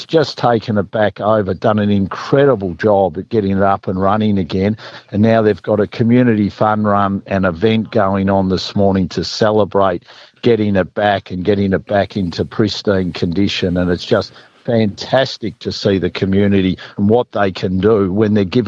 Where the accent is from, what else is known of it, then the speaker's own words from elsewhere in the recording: Australia; accent: broad Australian; I call it Coleraine with my broad Australian accent.